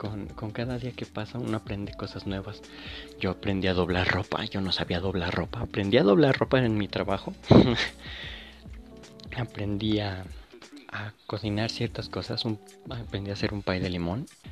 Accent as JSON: {"language": "Spanish", "country": "Mexico", "said": "los que sean mexicanos, llámenme raro, pero yo como mexicano, yo no como nada de picante"}